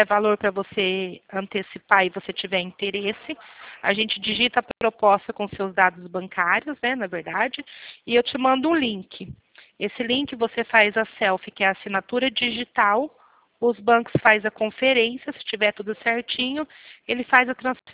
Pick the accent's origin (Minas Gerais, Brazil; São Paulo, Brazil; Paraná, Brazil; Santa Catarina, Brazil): São Paulo, Brazil; Eu sou da Zona Norte, da freguesia do Ó.